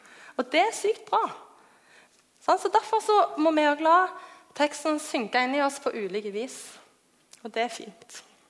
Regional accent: Klepp, Rogaland, Norway; now in Oslo, Norway; Jeg er fra Klepp.

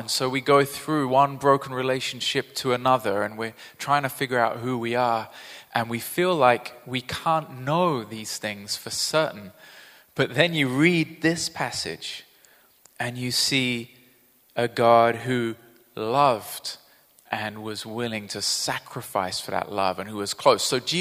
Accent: Brazil; Now, I grew up in Brazil, like I said, and in Brazil, it's hot all the time.

